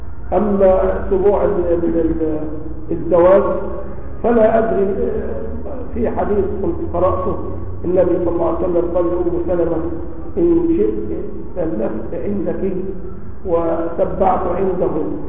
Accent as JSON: {"language": "Arabic", "country": "Egypt", "said": "لكن عندنا عادة في مصر أنهم لا يأخذون مهور"}